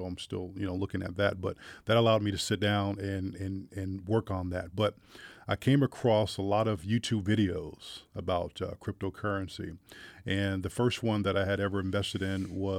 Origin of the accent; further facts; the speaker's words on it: Anchorage, Alaska, United States; also born or lived in Alabama / Mississippi; born and raised in Anchorage, Alaska. But, you know, I was also raised in the South down in Alabama, Mississippi area. And so, you know, I got some Southern roots to me.